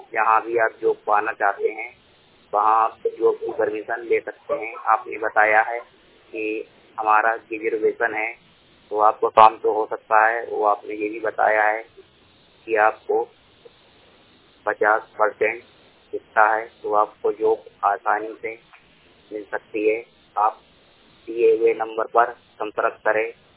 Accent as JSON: {"language": "Hindi", "town": "Bhopal", "region": "Madhya Pradesh", "country": "India", "said": "मैं भोपाल जिले का निवासी हूँ।"}